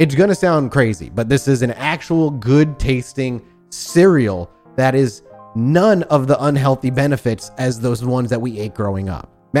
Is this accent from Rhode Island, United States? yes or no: yes; Rhode Island, United States; Oh, I grew up in Rhode Island.